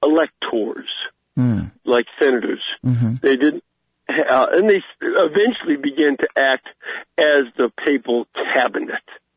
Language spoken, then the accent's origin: English; Chicago, Illinois, United States; I'm from Chicago.